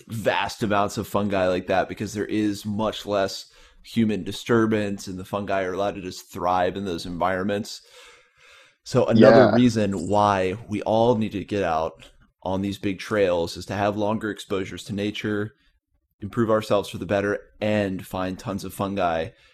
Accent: East Coast, United States; now in West Coast, United States; I'm from the East Coast as well, and now that I'm on the West Coast, we don't have Hen of the Woods out here

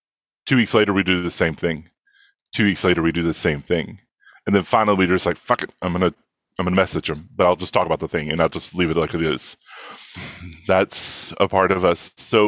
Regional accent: Texas, United States; So I was raised in Northeast Texas in a very rural environment. I was like 75 miles to the nearest Walmart

